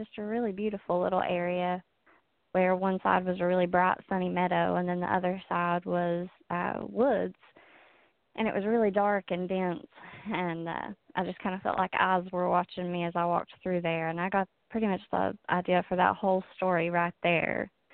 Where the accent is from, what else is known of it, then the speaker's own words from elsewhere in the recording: Pownall, Virginia, United States; Well, you know, I grew up here in Pownall, Virginia, and there's, you know, so many stories and old wives' tales